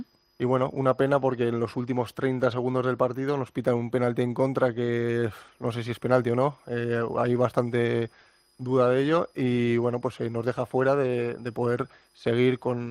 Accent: Leioa, Basque Country, Spain; also born or lived in Bilbao; nací en Bilbao. Sí. Y bueno, pues toda mi vida he estado en Leioa, un pueblo de Bilbao, pero mi padre sí que es verdad que es de Palestina, de Gaza exactamente, y mi madre es de Miranda de Ebro. Uh-huh. Y al final pues tengo esos orígenes, ¿no?, de Palestina

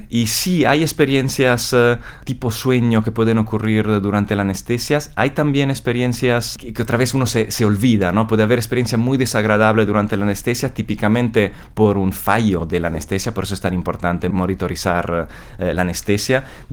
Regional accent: Milan, Lombardy, Italy; Hay una clara conexión con mi ciudad de origen.

